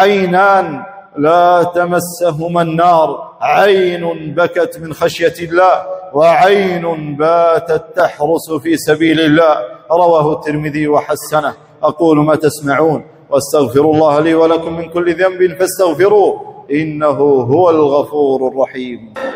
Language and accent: Arabic; Kuwait; إن هذا البلد الكريم بلدنا الكويت